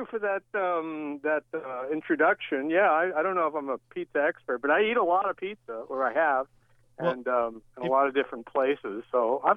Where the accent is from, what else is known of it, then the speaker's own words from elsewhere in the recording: New York City, New York, United States; Oh well, I did grow up in New York City. I grew up in Brooklyn, and my mother was Sicilian, so we always ate pizza when we'd go out.